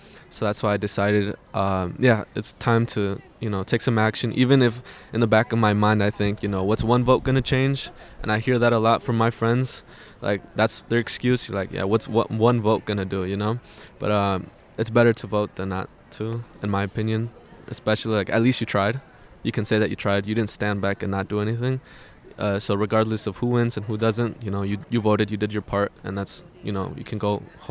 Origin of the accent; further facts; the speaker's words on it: Milwaukee, Wisconsin, United States; I come from Southside, so it takes me like 30 minutes to get here. But yeah, Southside, Milwaukee.